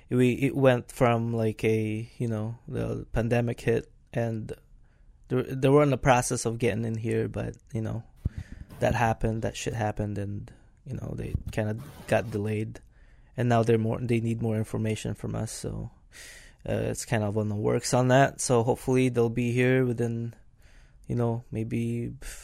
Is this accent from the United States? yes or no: no; Philippines; born there; I was born in Philippines, and there's